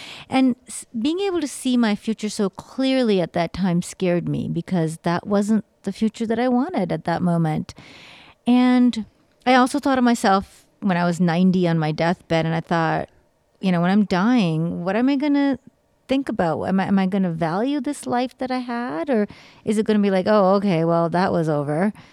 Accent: Canada; because I was brought up in Canada

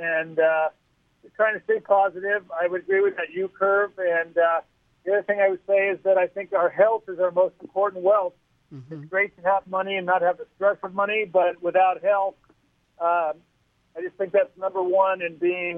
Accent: Long Beach, California, United States; now in San Luis Obispo County, United States; I mean, there's some diversity, but I'm from Long Beach originally, and I go down there and I see a lot more people of color.

